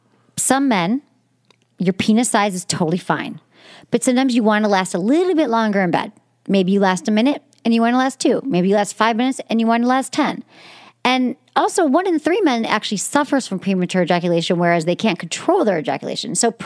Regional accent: Michigan, United States; accent: Michigan; And that's my Michigan accent.

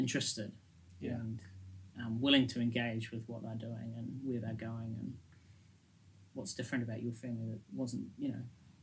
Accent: Christchurch, Canterbury, New Zealand; I grew up in Christchurch, so not known as the most bicultural city in the country.

